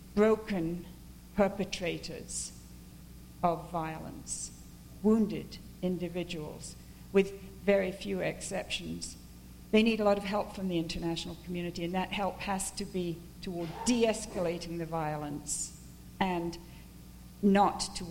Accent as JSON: {"language": "English", "region": "England", "country": "United Kingdom", "tie": "born or raised there", "said": "that was the issue when I was growing up in England that lit me up to social action, anti-apartheid movement."}